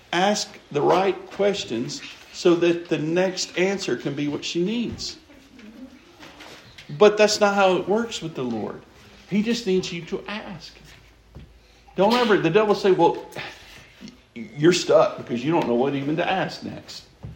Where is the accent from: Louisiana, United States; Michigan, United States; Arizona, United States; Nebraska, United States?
Louisiana, United States; Well, I grew up in Louisiana. There's a certain degree of effect Louisiana had on me because I grew up in Louisiana.